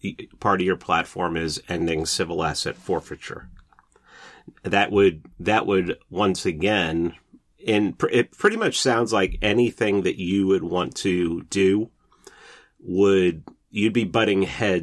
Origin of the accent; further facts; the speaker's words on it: New York City, New York, United States; also born or lived in South Florida; now in Atlanta, United States; I'm from New York. I'm from New York City originally. So, mm-hmm. And I live in Atlanta. So, mm-hmm. I've always been, and I lived in South Florida. I've always been in a multi ethnic area.